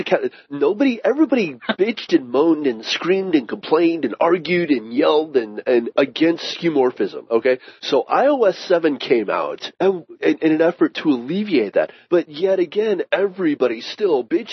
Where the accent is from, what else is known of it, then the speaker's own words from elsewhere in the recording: United States; we're the American.